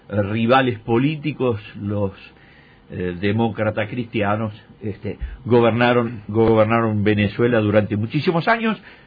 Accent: Uruguay; Yo, como ciudadano uruguayo

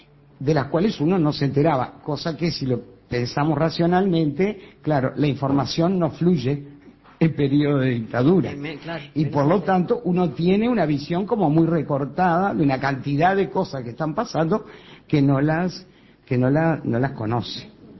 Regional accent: Uruguay; como ciudadana uruguaya

